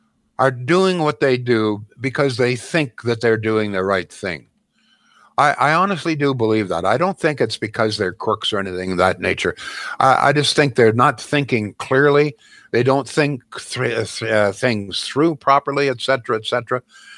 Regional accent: Canada; Folks, listen, as a Canadian citizen, I think we have a responsibility to learn what goes on

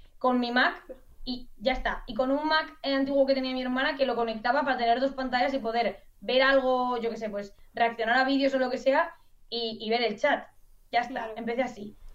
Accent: Spain; nos cuesta como los españoles darnos cuenta de que estamos ahí disfrutando de contenido completamente gratis

